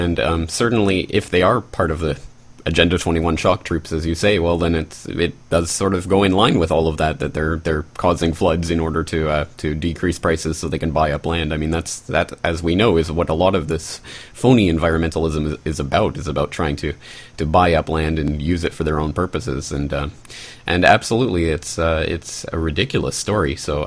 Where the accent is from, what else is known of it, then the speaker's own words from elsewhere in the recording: Canada; now in Japan; I'm Canadian here in Japan